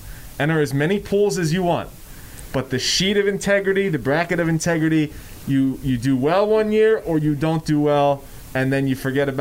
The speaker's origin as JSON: {"language": "English", "town": "Philadelphia", "region": "Pennsylvania", "country": "United States", "tie": "born or raised there", "said": "I mean, I grew up in Philadelphia. My dad grew up in Syracuse."}